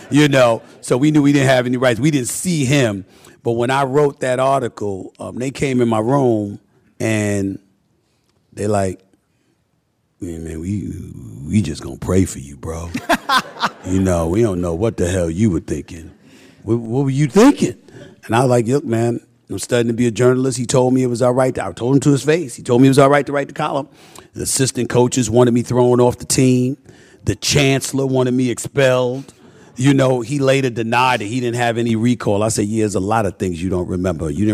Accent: Queens, New York, United States; I'm from Hollis, Queens.

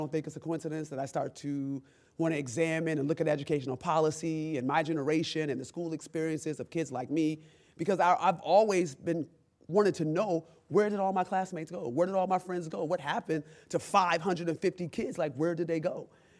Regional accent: Rochester, New York, United States; If anybody knows me, I'm from Rochester, New York. I take that seriously, being from Rochester, New York, because we hate New Yorkers.

